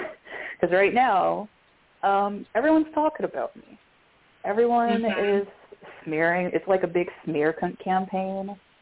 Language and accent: English; Birmingham, Alabama, United States; born there; I was born in Birmingham, Alabama at 6:30 p.m.